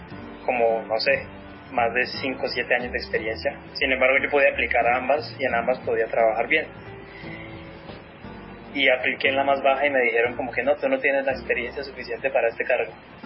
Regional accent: Bucaramanga, Santander, Colombia; moved away as an adult; also born or lived in Bogotá; yo crecí en Bucaramanga, estudié en Bucaramanga y apenas me gradué me llamaron a Bogotá.

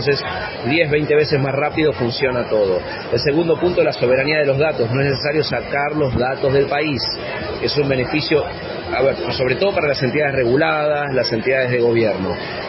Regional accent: Argentina; Mira, y acá te puedo hablar como buen argentino también, ¿no?

